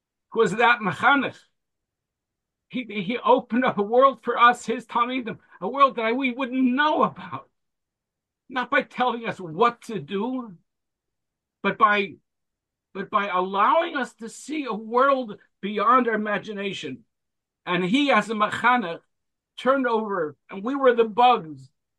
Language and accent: English; McKeesport, Pennsylvania, United States; I'm a kid from McKeesport, Pennsylvania, small town outside of Pittsburgh